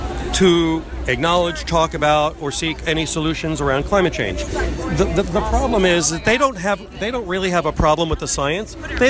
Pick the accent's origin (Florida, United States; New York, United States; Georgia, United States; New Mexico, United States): Florida, United States; Miami; I'm from Miami, Economic Ground Zero for Sea Level Rise.